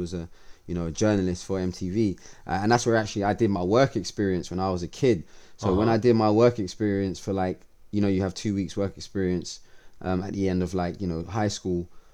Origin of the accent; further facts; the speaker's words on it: London, United Kingdom; I'm born and raised in West London, man. Chiswick, Acton, borderline kind of Acton, Chiswick. Went to primary school here, high school, and then I went to Brunel University after that in Uxbridge, which is again kind of similar, basically West London.